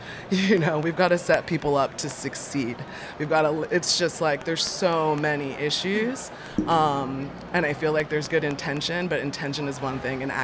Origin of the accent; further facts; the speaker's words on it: New York, United States; I feel like I'm exploring when I come from New York to California.